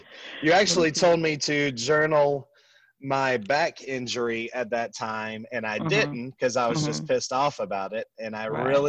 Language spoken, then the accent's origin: English; Georgia, United States; Born and raised in Cobb County. I've actually never lived outside of Cobb County.